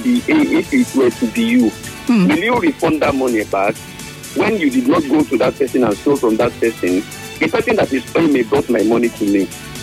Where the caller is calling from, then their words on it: Port Harcourt, Rivers, Nigeria; I'm calling from Port Harcourt.